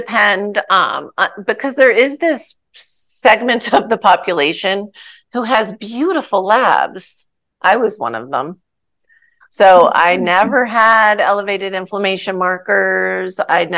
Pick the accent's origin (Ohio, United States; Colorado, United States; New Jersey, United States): New Jersey, United States; I can't help, I'm from New Jersey, so I can't help it.